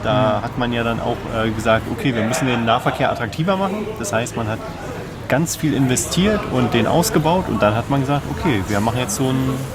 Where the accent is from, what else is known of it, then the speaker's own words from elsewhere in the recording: Berlin, Germany; für uns als Berliner